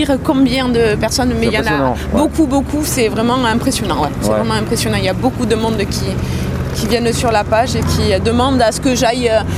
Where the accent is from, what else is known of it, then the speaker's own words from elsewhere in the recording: Mont-de-Marsan, Nouvelle-Aquitaine, France; Comme je dis, je suis montoise, j'aime bien sortir sur Mont-de-Marsan.